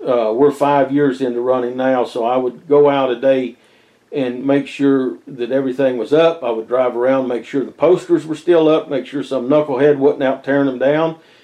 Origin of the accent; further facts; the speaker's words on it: Fall Branch, Tennessee, United States; Then the next night, Friday, May 10th, Fall Branch, Tennessee, my hometown, Sampson Center.